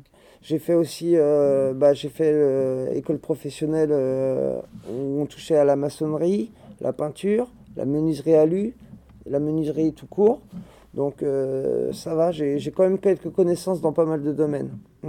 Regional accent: Saint-Nazaire, Pays de la Loire, France; born there; also born or lived in La Baule / Châteauroux; Alors moi je suis né à Saint-Nazaire. J'ai vécu la Baule pendant un bon bout de temps. Après je suis parti sur Châteauroux. Je suis revenu à la Baule pour le retour aux sources.

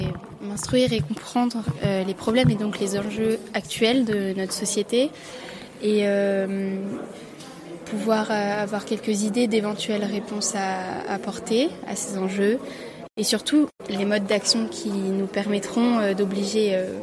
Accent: Paris, Île-de-France, France; j'ai 18 ans, je viens de Paris.

